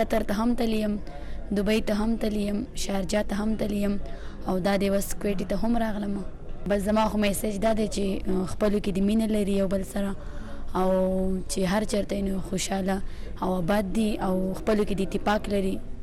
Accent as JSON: {"language": "Pashto", "town": "Swat", "region": "Khyber Pakhtunkhwa", "country": "Pakistan", "tie": "born or raised there", "said": "عمر چې دی نو 18 سال دی او زه پیدا شوی په سوات کې یم."}